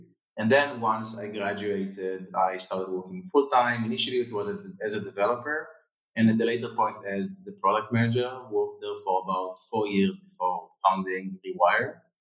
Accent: Israel; So growing up, born and raised in Israel, great childhood, great people, great food, great weather. Growing up here, I think, was great on all accounts.

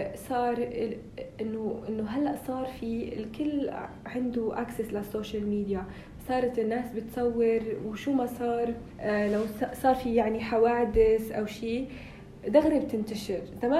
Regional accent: Rabat, Rabat-Salé-Kénitra, Morocco; من الرباط.

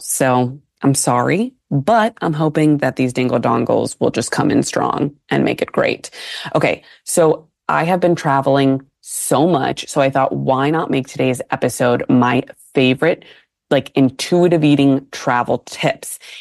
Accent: Northeast, United States; I am from the Northeast.

